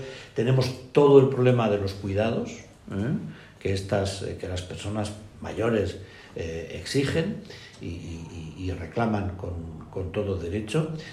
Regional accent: Spain; lo siento como español y lo siento como europeísta

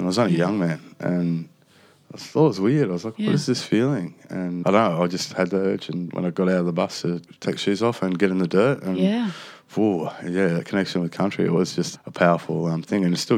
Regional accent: Darwin, Northern Territory, Australia; But originally, my people, Larrakia people, through Northern Territory, Darwin, and connections to Wyndham in WA, which is near Kununurra over there

